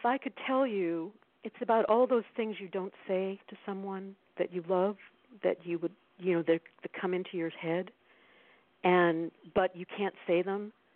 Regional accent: Boston, Massachusetts, United States; also born or lived in Miami; Ira brought us into incredible exposure of amazing musicians in Miami when we moved from Boston.

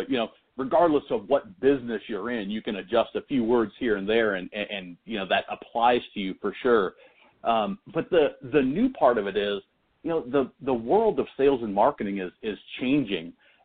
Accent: Nebraska, United States; I got into the finance world I'm from Nebraska originally.

